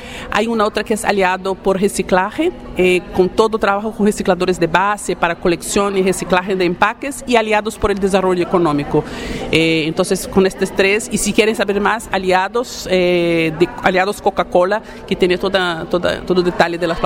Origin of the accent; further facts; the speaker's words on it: Rio de Janeiro, Brazil; Spanish is a second language; Yo soy brasileña, soy de Río de Janeiro. Vivo en Río.